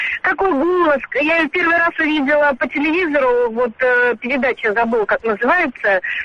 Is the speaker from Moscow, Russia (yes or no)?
yes; Moscow, Russia; я из Москвы.